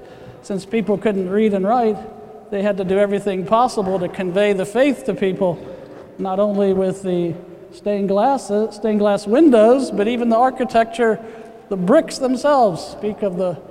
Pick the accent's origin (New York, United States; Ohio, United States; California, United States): Ohio, United States; Columbus; born there; now in Philadelphia, United States; even though I was born in Columbus, Ohio, and will forever be a Buckeye, part of me is also now Philadelphian because I've been here for so long and have lived here twice.